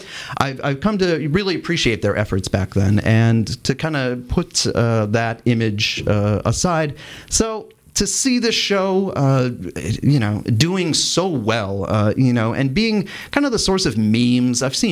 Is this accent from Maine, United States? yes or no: no; Mayville, Wisconsin, United States; a real edgy teenager growing up in Mayville, Wisconsin